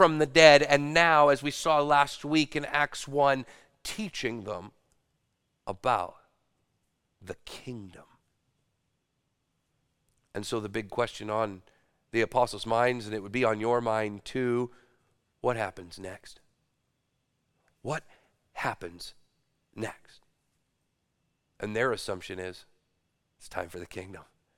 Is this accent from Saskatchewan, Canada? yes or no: no; British Columbia, Canada; Don't suppose that if you saw it, you would think of it as much as a mountain, being from British Columbia